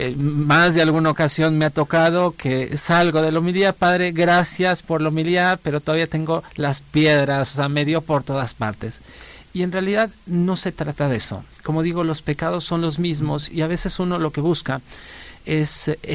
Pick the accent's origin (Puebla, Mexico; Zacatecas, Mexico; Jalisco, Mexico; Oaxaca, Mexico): Jalisco, Mexico; Guadalajara; born there; now in Monterrey, Mexico; Efectivamente, nací en Guadalajara